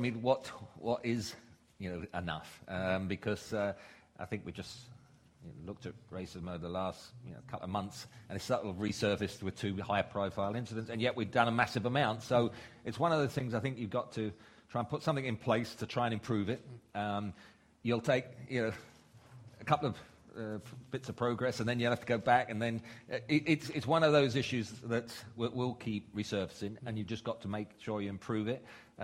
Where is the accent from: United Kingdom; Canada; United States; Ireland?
United Kingdom; London; I mean, I was brought up in the East End, but, it was made clear everyone's the same, whatever, and I came from an East End background